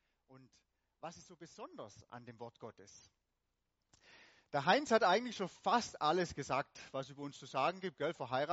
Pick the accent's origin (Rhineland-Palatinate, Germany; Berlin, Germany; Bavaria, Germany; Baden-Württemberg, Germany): Baden-Württemberg, Germany; Ich bin aus dem Hohenlohe-Kreis. Und wir haben schon an verschiedenen Plätzen gewohnt. Und im Moment wohnen wir wieder in Süddeutschland.